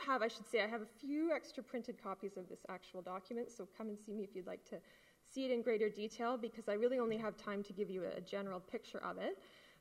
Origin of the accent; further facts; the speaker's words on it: Vancouver, British Columbia, Canada; Sorry, I'm from Vancouver, so I actually find it dry here.